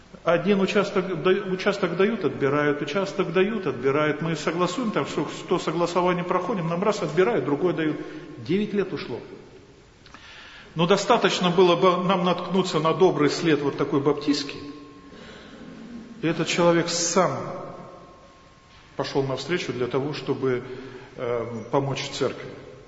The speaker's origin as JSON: {"language": "Russian", "country": "Lithuania", "second_language": "Russian", "said": "Я ж литовец, я ж знаю, почему католики так молятся, да?"}